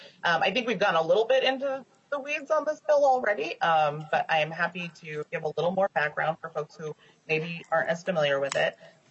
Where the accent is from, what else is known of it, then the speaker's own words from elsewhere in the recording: Minnesota, United States; So we do believe that this is a very important aspect of simply being a Minnesotan